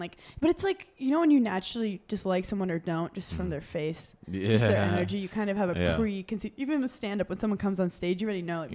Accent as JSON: {"language": "English", "region": "New York", "country": "United States", "said": "I'm a New Yorker. Like shit talking is what I do."}